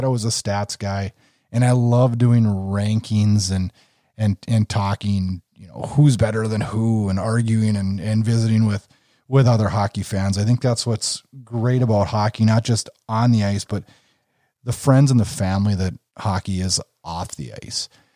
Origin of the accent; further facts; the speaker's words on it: North Dakota, United States; I'm from North Dakota. Yep, we're right on the Canadian border.